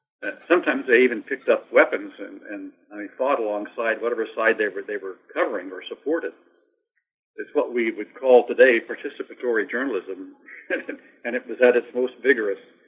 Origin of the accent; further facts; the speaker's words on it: Kansas, United States; I grew up in Kansas, right next to the Santa Fe Trail.